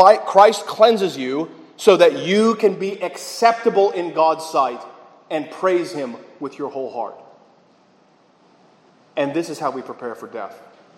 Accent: Atlanta, Georgia, United States; You know, I grew up in Metro Atlanta, and if you haven't spent any time in Metro Atlanta, I commend you.

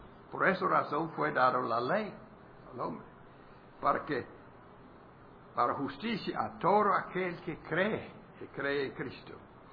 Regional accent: Texas, United States; now in Mexico; Yo tengo que ser sujeto a la ley de México, aunque soy de los Estados Unidos. Bueno, he vivido.

